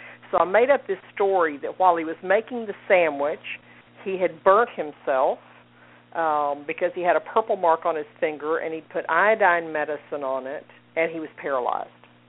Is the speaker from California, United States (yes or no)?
no; Dallas, Texas, United States; accent: Texas; yes, that is a Texas accent that you're hearing. And so y'alls will be the order of the day today. Born and raised in Dallas, Texas.